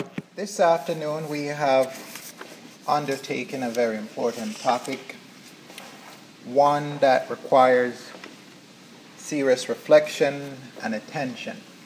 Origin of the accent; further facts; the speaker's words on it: Jamaica; I am from Jamaica, we sometimes refer to him as Christopher Colon or Christopher Cumbosos